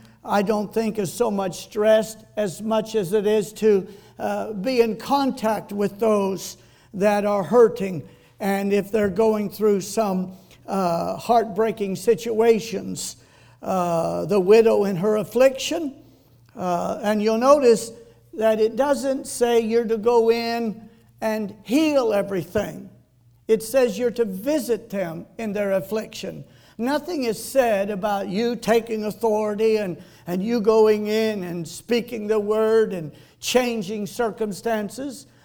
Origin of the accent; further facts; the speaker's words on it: Ventura, California, United States; I was just shocked to find out how much that little house sold for that I grew up in Ventura.